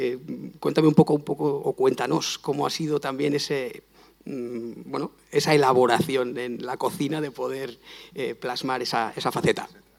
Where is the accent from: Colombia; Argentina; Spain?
Spain; San Sebastián, Basque Country; soy de San Sebastián, soy natural de aquí de San Sebastián. Mi madre es navarra, yo llevo yendo a los Sanfermines desde antes de tener uso de razón.